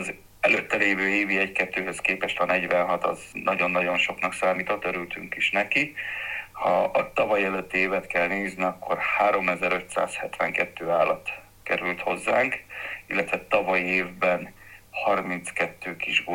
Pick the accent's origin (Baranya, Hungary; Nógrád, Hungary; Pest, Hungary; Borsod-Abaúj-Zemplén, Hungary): Borsod-Abaúj-Zemplén, Hungary; Miskolc; Ugye én az Avason nőttem fel Miskolcon